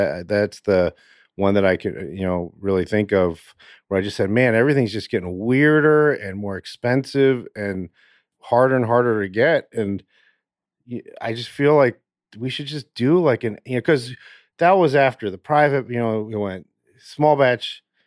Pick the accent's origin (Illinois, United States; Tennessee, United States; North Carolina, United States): North Carolina, United States; Winston-Salem; born there; I was born in Winston-Salem, North Carolina. My family is from North Florida.